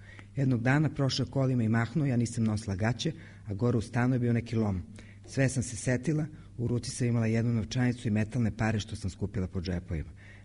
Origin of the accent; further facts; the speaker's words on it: Belgrade, Serbia; odrasla sam na Novom Beogradu, onda sam otišla na Đeram pijacu pa sam se opet vratila na Novi Beograd, vrlo verovatno ću tu ostati do samog kraja.